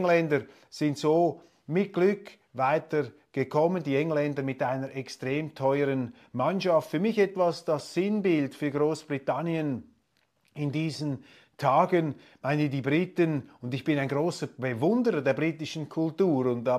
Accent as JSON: {"language": "German", "country": "Switzerland", "said": "für mich als Schweizer, der diese Gegend überhaupt nicht gut kennt"}